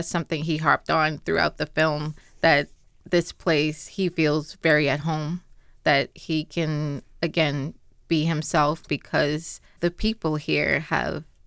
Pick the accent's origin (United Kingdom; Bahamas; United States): Bahamas; Nassau, New Providence; I'm originally from Nassau, the Bahamas